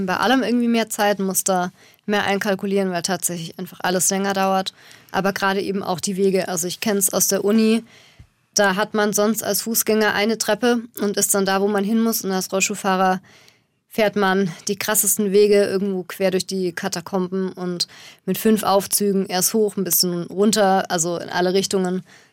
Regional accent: Friedrichshafen, Baden-Württemberg, Germany; Ich komme ja aus Friedrichshafen vom Bodensee.

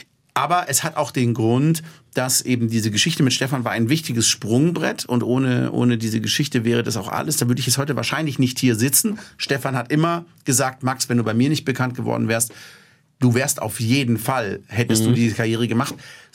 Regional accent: Baden-Württemberg, Germany; born there; Ich bin halb Schwabe, aber halb aus Schlesien von meinem Vater. Ich bin aber im Schwarzwald geboren.

